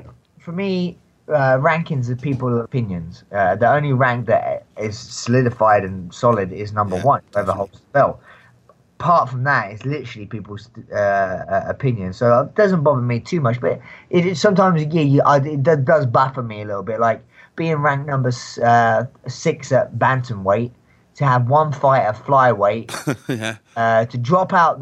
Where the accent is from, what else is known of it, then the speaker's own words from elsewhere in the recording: London, United Kingdom; where I'm from London